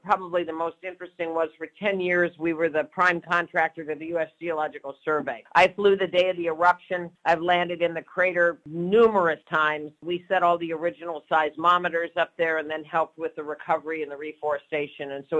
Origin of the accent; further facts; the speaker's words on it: Oregon, United States; I'm a native Oregonian. I came from a family where public service was valued and practiced. I grew up in Central Oregon.